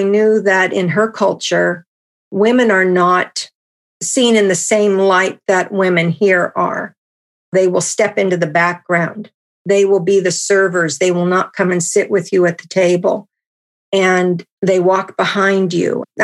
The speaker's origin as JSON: {"language": "English", "country": "United States", "said": "Advantages that me as an American has are not what people from other countries have necessarily."}